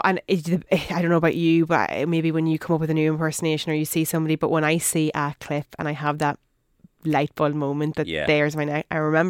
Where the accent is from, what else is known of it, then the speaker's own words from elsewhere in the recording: County Monaghan, Ireland; I blame a lot of it on the fact that I was from Monaghan and thought it was small town and couldn't do it.